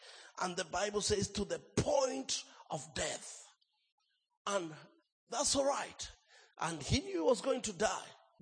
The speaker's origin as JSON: {"language": "English", "country": "Kenya", "tie": "born there", "said": "I was born in Kenya, and at the age of 8, my parents had an accident"}